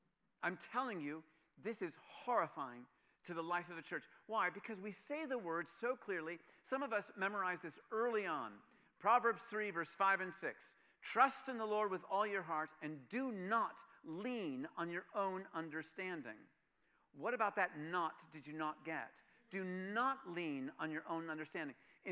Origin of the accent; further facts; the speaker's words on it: Pittsburgh, Pennsylvania, United States; See, I grew up in Pittsburgh when I was a child, and so I got doused in Fred Rogers.